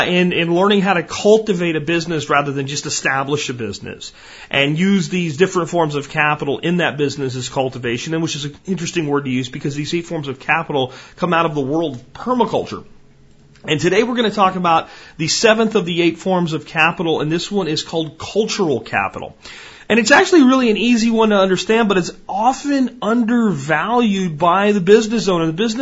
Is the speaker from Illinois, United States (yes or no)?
no; Pottsville, Pennsylvania, United States; If we go to my little town that I grew up in Pennsylvania, Pottsville was part of it. But where my grandparents were is really where I spent more time, in Minersville.